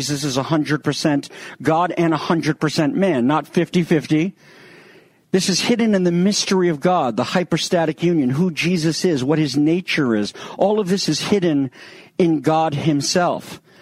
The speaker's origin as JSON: {"language": "English", "country": "United States", "said": "being a jaded American as I am, growing up on Perry Mason in Colombo"}